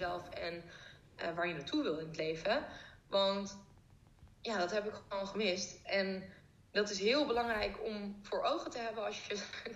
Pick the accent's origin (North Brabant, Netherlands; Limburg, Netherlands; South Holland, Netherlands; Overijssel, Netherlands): North Brabant, Netherlands; Ik kom helemaal uit Brabant.